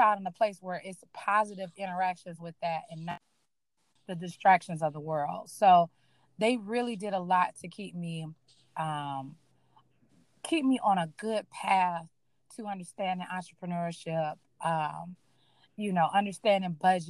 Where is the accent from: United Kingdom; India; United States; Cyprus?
United States; Atlanta, Georgia; being born and raised in Atlanta, I saw a lot of Black wealth very young. I didn't necessarily come from that. I came from, you know, we call it Collard Park. Georgia, which is so I'm from Atlanta, like true old Atlanta.